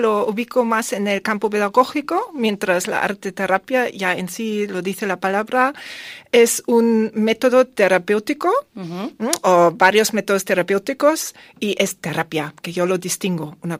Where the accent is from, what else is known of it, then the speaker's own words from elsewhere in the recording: Germany; first language German; Spanish is a second language; Yo, como soy alemana, por eso también me podéis perdonar a veces, sí, un poco si busco palabras.